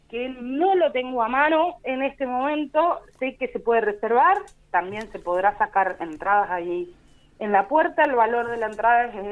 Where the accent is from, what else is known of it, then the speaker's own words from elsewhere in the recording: Río Colorado, Río Negro, Argentina; now in Bariloche, Argentina; En realidad, o sea, yo soy de Río Colorado, vivo en Bariloche ya hace muchos años.